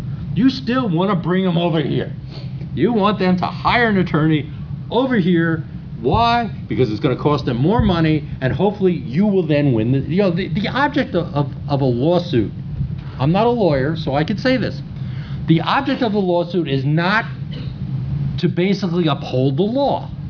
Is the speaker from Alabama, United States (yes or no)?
no; New Hampshire, United States; I come from New Hampshire, so don't hold it against me.